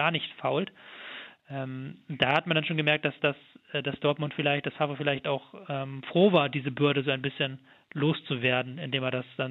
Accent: Hamburg, Germany; Ich stamme aus Hamburg und man kriegt auch hier die Stimmung mit.

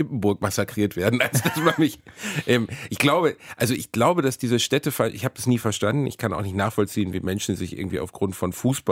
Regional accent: Gelsenkirchen, North Rhine-Westphalia, Germany; Ich bin halt im Ruhrpott geboren, Gelsenkirchen, in der tiefsten Industrielandschaft.

